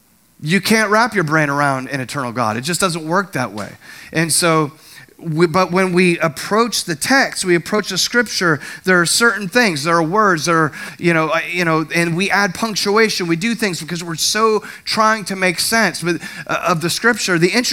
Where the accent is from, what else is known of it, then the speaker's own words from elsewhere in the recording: Milford, United States; I grew up in Milford, you have to have your gas pumped.